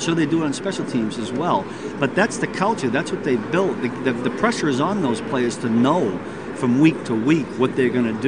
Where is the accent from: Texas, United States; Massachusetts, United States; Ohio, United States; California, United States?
Massachusetts, United States; Boston; I grew up in Boston.